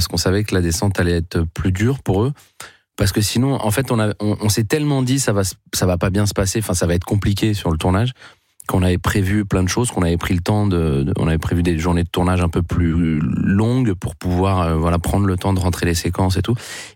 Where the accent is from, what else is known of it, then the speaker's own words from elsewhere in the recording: Southern France, France; je parle comme ça. Moi, je viens du Sud.